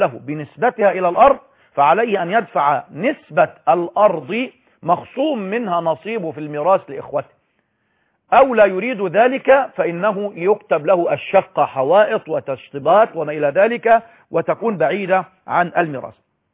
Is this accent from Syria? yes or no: no; Egypt; احنا عندنا عدد السكان في مصر 85 مليون